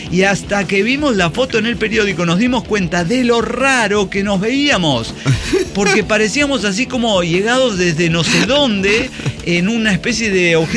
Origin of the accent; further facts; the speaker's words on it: Mexico City, Mexico; venimos de la Gustavo Amadero, allá en Chilangolandia